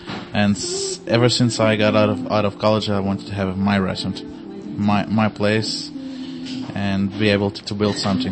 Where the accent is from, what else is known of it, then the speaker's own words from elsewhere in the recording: Madeira, Portugal; now in Lisbon, Portugal; I'm from Madeira Island. I've only been in Lisbon for 10 years now.